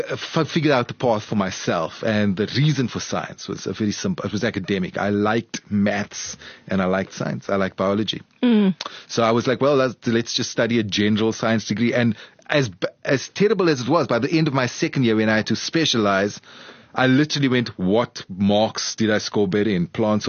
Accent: Crossy Park, Western Cape, South Africa; I grew up in Crossy Park, like 40 minutes away is this town.

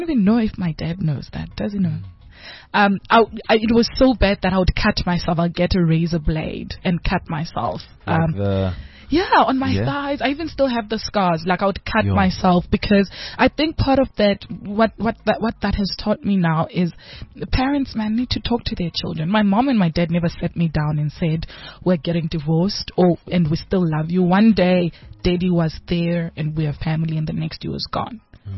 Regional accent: Bulawayo, Zimbabwe; born there; I was born in Zim. So I was in Zim in Kwabulawayo, Kontuziyathunqa.

